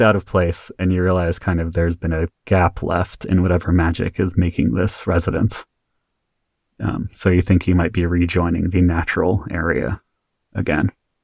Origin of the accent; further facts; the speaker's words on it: California, United States; Hi, I'm from California. There aren't any basements.